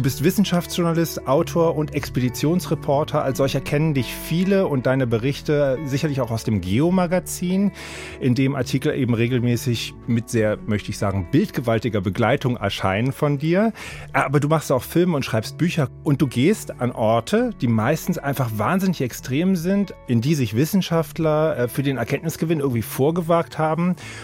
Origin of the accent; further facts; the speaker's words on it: Berlin, Germany; born there; Wir sind beide in West-Berlin geboren.